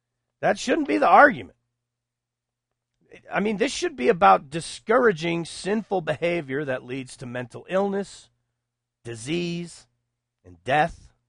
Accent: Texas, United States; Now, where I grew up out in West Texas, and Odessa was the big city.

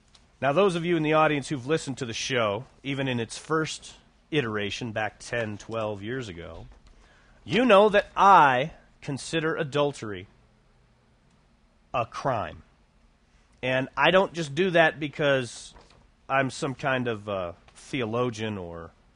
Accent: United States; I'm a Christian, I'm an American, and I'm free.

